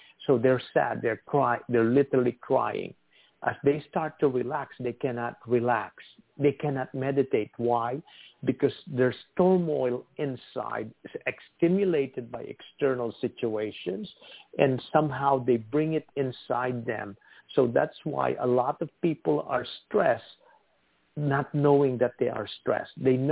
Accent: New York, United States; Listen, we're here, we're in the East Coast. We were hit, we're from New York and New Jersey area

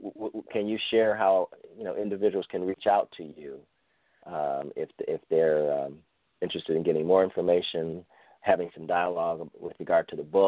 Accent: Cleveland, Ohio, United States; I'm born and raised in Cleveland, Ohio. I'm a Cleveland inner city kid at heart, and always will be.

